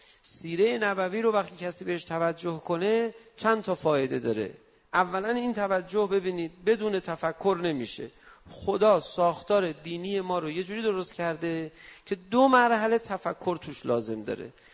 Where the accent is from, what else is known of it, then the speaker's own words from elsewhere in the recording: Iran; من ایرانی هستم و به اصطلاح شیعه هستم